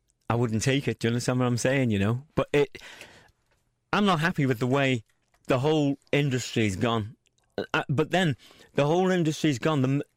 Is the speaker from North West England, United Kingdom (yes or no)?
yes; Liverpool, North West England, United Kingdom; You've got to remember that growing up in Toxteth in them days, your world was Parliament Street, Granby Street, right? Parliament Street, Granby Street, Hill Street.